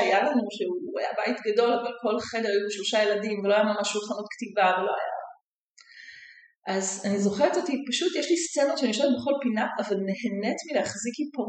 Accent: Ashkelon, Southern District, Israel; בית מרוקאי, באשקלון, 8 ילדים, המון המון רעש, והשכנים בתוך הבית שלנו, כזה בשכונה כזאת.

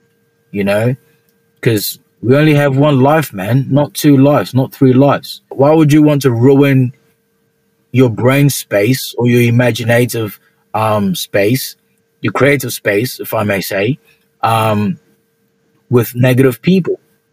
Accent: Nigeria; But because I was actually in Nigeria, my hometown, before it actually started happening.

